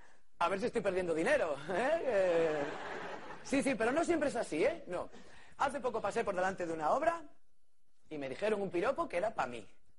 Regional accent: Asturias, Spain; now in Madrid, Spain; yo soy de Asturias, ¿vale? Entonces me tocó venir a Madrid

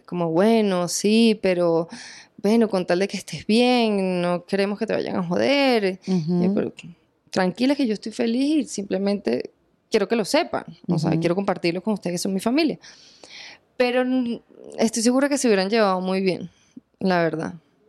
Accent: Venezuela; moved away as an adult; now in Colombia; A mí me preocupó cuando llegué a Colombia, que, claro, vengo de Venezuela a protagonizar

